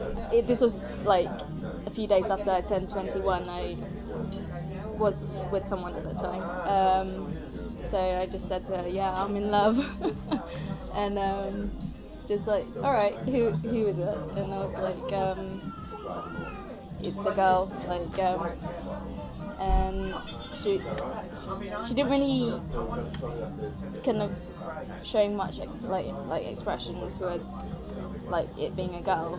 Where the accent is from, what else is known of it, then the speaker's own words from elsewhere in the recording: Brighton, South East England, United Kingdom; growing up in Brighton has been easy because it is the capital gay.